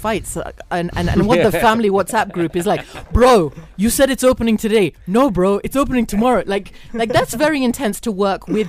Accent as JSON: {"language": "English", "town": "Karen", "region": "Nairobi", "country": "Kenya", "said": "See, I'm from Karen, so I'm like, oh, I need a visa to visit."}